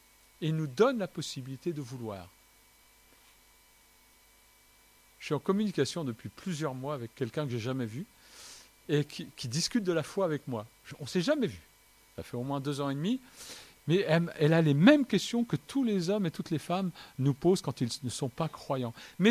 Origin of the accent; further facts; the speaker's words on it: France; Je dis souvent je suis franco-vietnamien. Je suis un bon français.